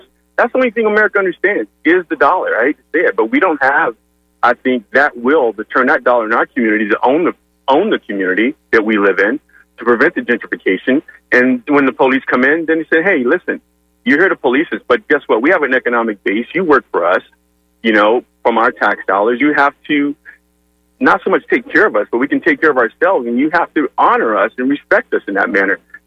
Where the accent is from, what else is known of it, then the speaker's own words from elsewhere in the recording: Miami, Florida, United States; I grew up in Miami during the time of McDuffie, and that was really bad.